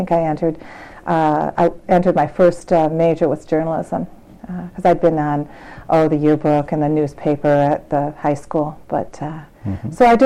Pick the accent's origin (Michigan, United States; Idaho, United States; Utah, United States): Michigan, United States; Dearborn Heights; also born or lived in Detroit / Livonia; I was born in Detroit. I went to school, public schools in Dearborn Township, would be Dearborn Heights. Actually, I didn't. I went to Catholic school. I went to Divine Child Catholic School until I was about in fourth grade, and then we moved to Livonia.